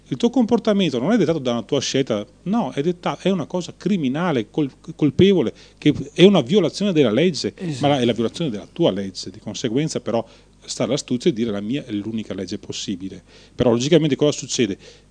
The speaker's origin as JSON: {"language": "Italian", "region": "Veneto", "country": "Italy", "said": "Noi siamo dal Veneto"}